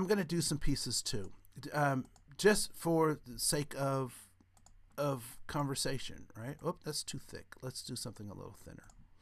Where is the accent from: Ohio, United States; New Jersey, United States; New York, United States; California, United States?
Ohio, United States; I grew up in Ohio, and there wasn't a whole lot of conversations.